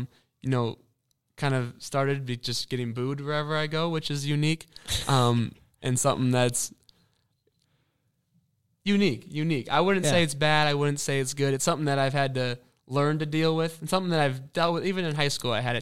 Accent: Minnesota, United States; Well, I'm from Minnesota, So you always look forward to going to the barn.

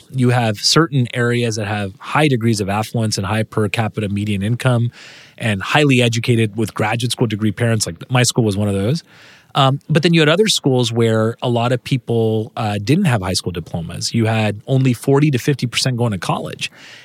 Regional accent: California, United States; And I was very inspired growing up in Silicon Valley.

